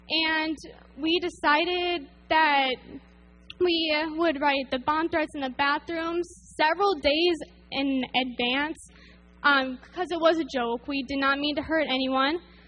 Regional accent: Marshfield, Wisconsin, United States; I'm from Marshfield, Wisconsin, right in the middle, and all around Wisconsin and other states too

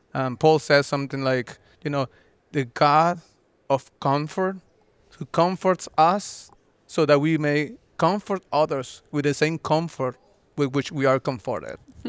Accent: Maturín, Monagas, Venezuela; became a leader of the our church there in Maturin, the east side of Venezuela

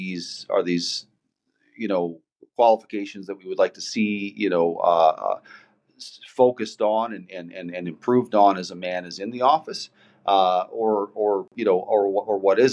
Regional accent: South Dakota, United States; you know, born and raised in South Dakota

